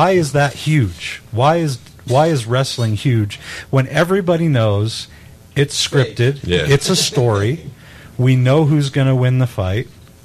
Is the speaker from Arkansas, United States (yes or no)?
no; Atlanta, Georgia, United States; and growing up in Atlanta, I was a Braves fan.